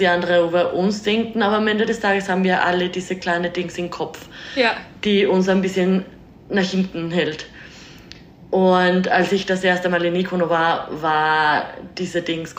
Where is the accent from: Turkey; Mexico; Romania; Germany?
Mexico; German is a second language; now in Vienna, Austria; ich komme aus Mexiko, ich wohne seit 11 Jahren in Wien